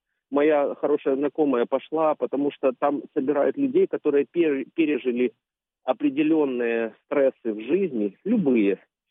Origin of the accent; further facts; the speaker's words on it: Kyiv, Ukraine; now in Estonia; сам киевлянин, но живу в Эстонии.